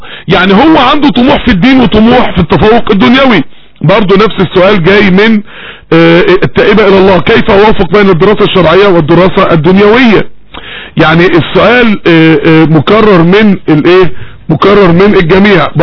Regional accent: Mansoura, Dakahlia, Egypt; عندنا في المنصورة

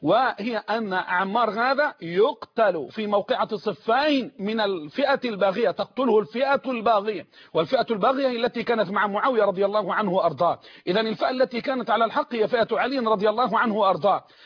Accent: Egypt; والصاع تعلمون أن الصاع عندنا في مصر وفي دول الخليج بالإجماع وفي العراق وفي الشام وفي غيرها

